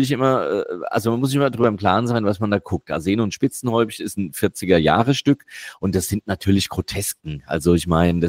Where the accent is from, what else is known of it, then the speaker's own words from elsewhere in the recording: Hesse, Germany; Und ich komme jetzt aus der Ecke, also Flörsheim, Hattersheim, Eddersheim, Frankfurt-Höchst